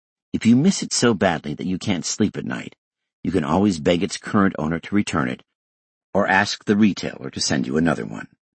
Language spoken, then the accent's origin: English; Kagawa, Japan; moved away as an adult; also born or lived in Tokyo; I left my hometown in Kagawa Prefecture when I enrolled at a university in Tokyo.